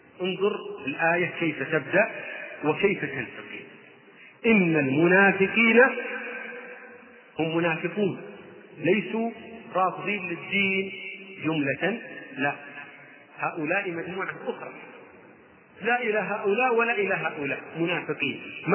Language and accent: Arabic; Saudi Arabia; ونحن في هذه البلاد، بلادنا المملكة العربية السعودية،